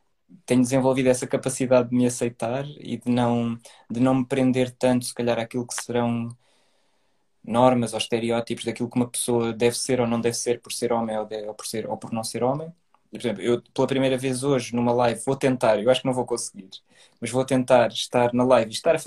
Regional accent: Portugal; de Portugal, sim. Embora a minha mãe, eu sou imigrante, de segunda geração, portanto a minha mãe é brasileira

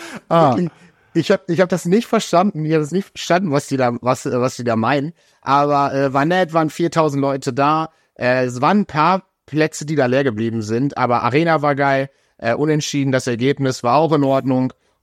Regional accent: Minden, North Rhine-Westphalia, Germany; ich komme ja aus Ostwestfalen, also aus Minden

